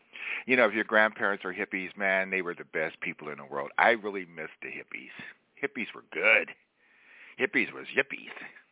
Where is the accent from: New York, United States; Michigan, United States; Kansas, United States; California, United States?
California, United States; We went back east. We're in Baltimore, Maryland. I'm from California.